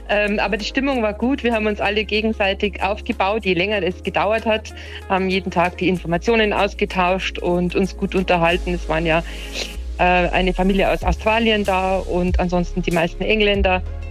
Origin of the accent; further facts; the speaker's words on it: Bavaria, Germany; Aber wir kommen ja aus Südbayern und sind Schnee gewohnt.